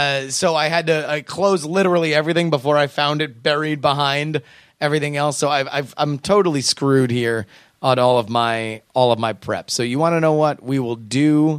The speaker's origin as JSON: {"language": "English", "country": "Zimbabwe", "moved": "yes", "lives_now": "Australia", "said": "I am from Zimbabwe, living in Australia, very far from the Middle East"}